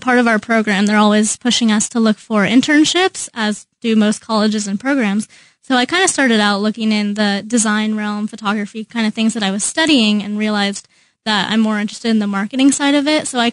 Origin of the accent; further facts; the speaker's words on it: Overland Park, Kansas, United States; I am. I'm from Overland Park.